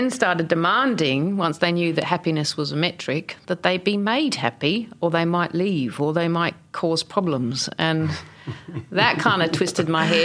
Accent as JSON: {"language": "English", "country": "Australia", "said": "And also, I'm Australian, so I'm primarily lazy"}